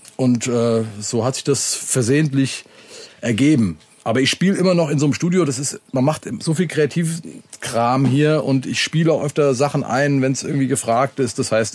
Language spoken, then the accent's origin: German; Hesse, Germany; als Hesse